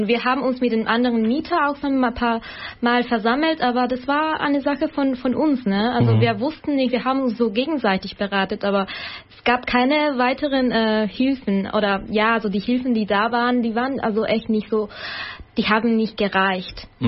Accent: Ecuador; German is a second language; now in Germany; Also ich bin Ausländerin, ich komme aus Ecuador

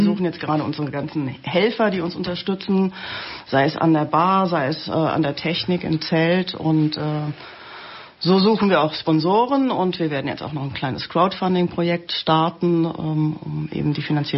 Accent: Frankfurt, Hesse, Germany; natürlich als Frankfurter

